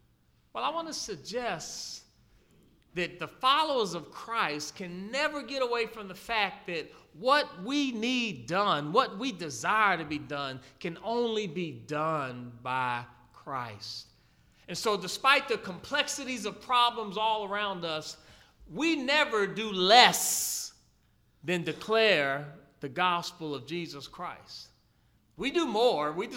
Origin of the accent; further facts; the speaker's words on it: Maryland, United States; I grew up near Andrews Air Force Base